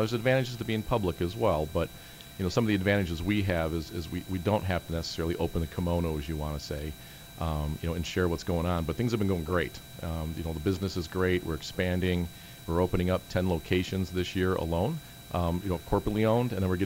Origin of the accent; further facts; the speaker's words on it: Chicago, Illinois, United States; accent: Chicago; I'm not from Texas originally. I'm from Chicago originally. They did ask me if I could do an accent to try to hide my Chicago.